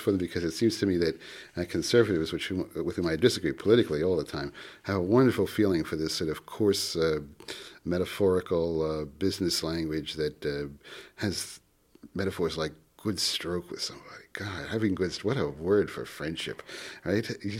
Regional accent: Philadelphia, Pennsylvania, United States; accent: Philadelphia; Well, I'm from Philadelphia, and so I sound like a Philadelphian, I think.

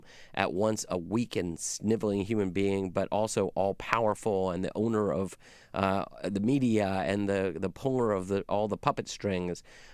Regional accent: United States; I don't think of myself as a Jew first and foremost in any way. I just think of myself as an American.

